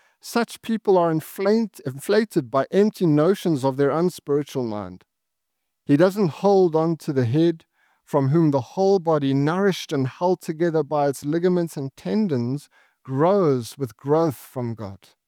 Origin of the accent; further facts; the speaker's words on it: South Africa; One of my favorite things about being South African